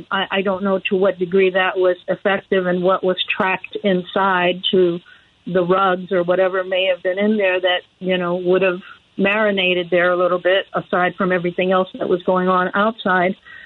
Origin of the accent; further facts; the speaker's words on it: Florida, United States; also born or lived in New York; I'm down in Florida now, in my hometown, and had to basically transfer into the National Responder Program.